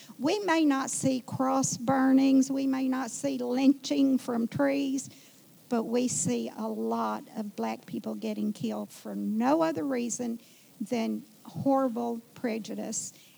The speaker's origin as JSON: {"language": "English", "town": "Mountain Home", "region": "Arkansas", "country": "United States", "tie": "born or raised there", "said": "I'm going to tell you about growing up in Mountain Home, which is north central Arkansas, nearly to the Missouri line."}